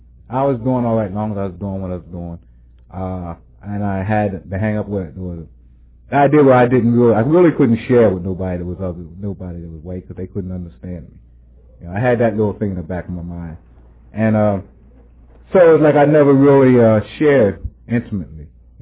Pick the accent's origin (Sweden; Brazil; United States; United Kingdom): United States; Westchester, New York; because I came from Westchester, and when I look back at my schooling, or when I was in school, I was usually the only black person in my class, or one of the only ones